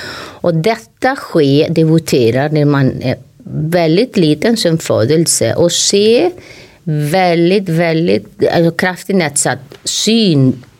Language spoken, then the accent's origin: Swedish; northern Spain, Spain; Swedish is a second language; moved away as an adult; also born or lived in France; now in Sweden; överläkare från någon på Sahlgrenska. Jag är ursprungligen från Spanien och norra Spanien och Frankrike. Kom hit till Sverige för 20 år sedan.